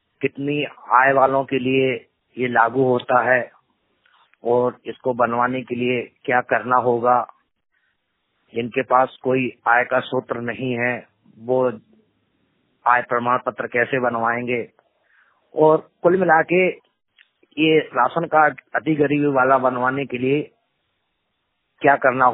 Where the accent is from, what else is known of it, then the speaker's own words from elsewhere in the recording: Madhya Pradesh, India; पूर्ण रूप से दृष्टिवादी दिव्यांग, लंगारी टारसी, जिला नर्मदापुरम, मध्य प्रदेश का निवासी हूँ।